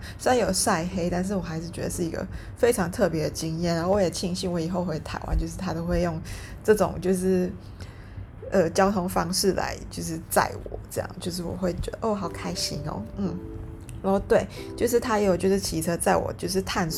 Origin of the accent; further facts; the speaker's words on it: Singapore; 我是一个 city girl， 对，我就是土生土长的在新加坡长大的一个女生。然后对我来说，城市会是我一个比较舒服的地方。